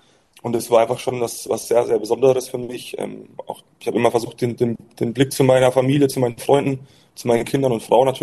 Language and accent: German; Würzburg, Bavaria, Germany; die meiste Zeit in meiner Heimat und Geburtsstadt Würzburg bei den Würzburg Baskets.